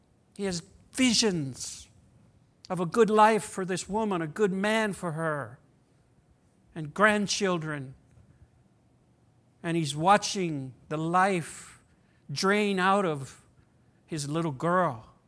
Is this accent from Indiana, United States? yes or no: no; Louisiana, United States; We're 2 weeks different in age, and we're both from Louisiana.